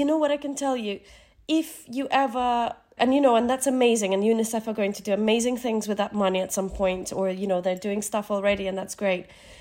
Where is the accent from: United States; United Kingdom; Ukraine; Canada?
Ukraine; Kakhovka, Kherson Oblast; when I spoke to my dad's accountant who's staying in Kakhovka, in my hometown, which is occupied now, and they can't get out now.